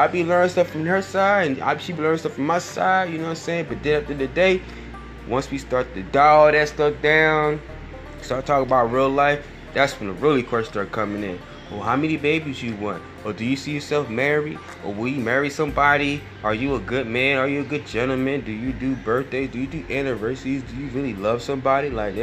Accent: Philadelphia, Pennsylvania, United States; Listen, I ain't never hit a lot of chicks in my city. I'm from Philadelphia.

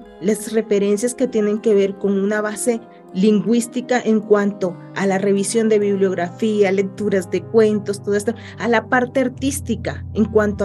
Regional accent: Colombia; now in Mexico; yo vengo de Colombia y migré a México, ¿sí? Me vine caminando y vi y hice toda esta travesía

